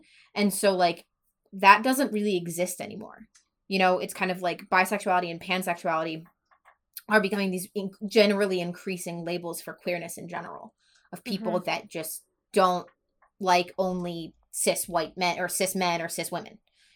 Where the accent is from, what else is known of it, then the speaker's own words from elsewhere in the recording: Louisiana, United States; born there; I mean, like I'm adopted. I was born in Louisiana. And I have family that live there